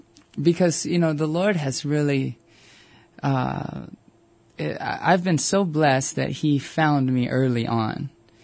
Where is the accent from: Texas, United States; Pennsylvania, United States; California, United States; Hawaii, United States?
Hawaii, United States; Aiea; so I grew up in Aiea and went to Aiea everything, Aiea High School and everything like that.